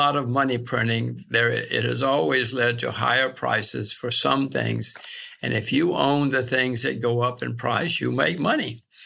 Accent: United States; I'm an American citizen, so I don't think I can buy Russia.

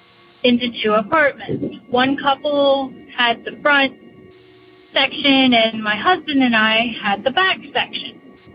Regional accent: Pittsburgh, Pennsylvania, United States; I am from Pittsburgh, PA, and this is my ghost story.

